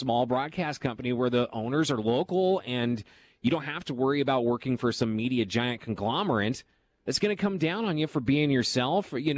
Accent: Kansas City, United States; Are you kidding me, dude? I am from Kansas City. Barbecue is always welcome.

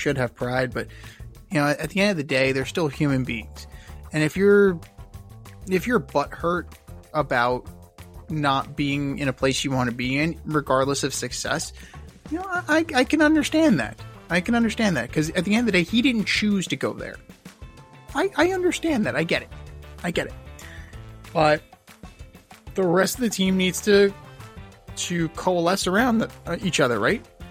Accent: New York, United States; Now, as a New Yorker, I don't want that. As a New Yorker, I don't want that at all.

